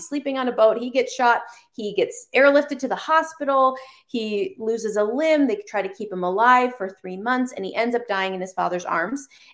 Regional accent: Michigan, United States; now in California, United States; I am originally from Michigan, and we've moved around a little bit and have, moved to California about 5 or 6 years ago.

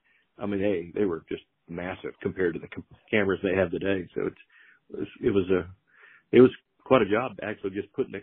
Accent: Texas, United States; I think one advantage I had was growing up in South Texas, it was always hot down there, so the heat didn't really bother me that much.

